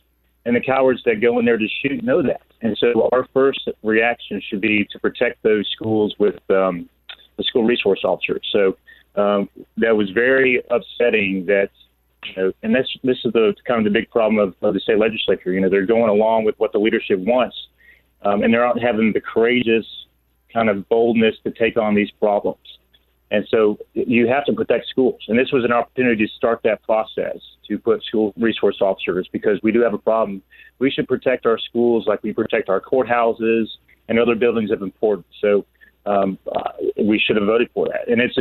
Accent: Greenville, South Carolina, United States; And I'm from South Carolina, from Greenville area.

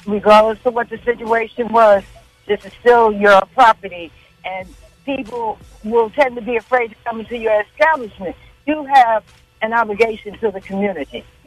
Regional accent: New York City, New York, United States; I'm originally from New York City, and unfortunately, the code on the street is don't be involved.

